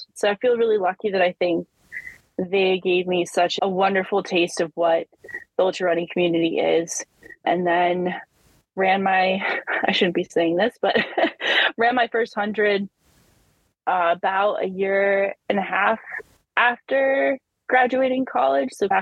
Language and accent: English; Vermont, United States; I grew up in a family, I grew up in Vermont, and I grew up in a family that just, my dad was a triathlete and a marathoner.